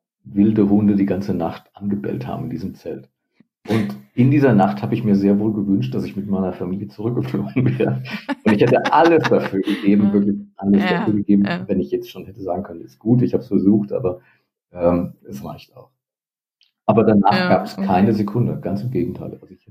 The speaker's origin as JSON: {"language": "German", "region": "Hesse", "country": "Germany", "tie": "born or raised there", "said": "Und ich bin dann beginnend durch Nordhessen, wo ich aufgewachsen bin, dann nach Aachen und so weiter bis nach Berlin gelaufen."}